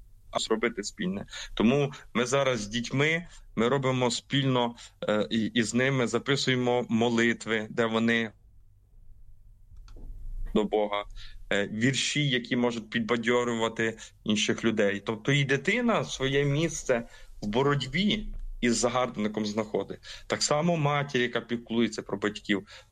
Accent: Lviv Oblast, Ukraine; now in Kyiv, Ukraine; І тому я зараз перебуваю там, звідки я родом, у своїх батьків на Львівщині.

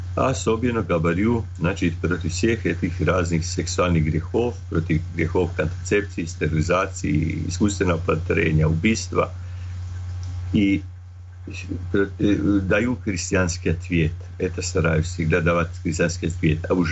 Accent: Croatia; Russian is a second language; я из Хорватии, лекар, в школе учил русский язык, и так еще не забил совсем

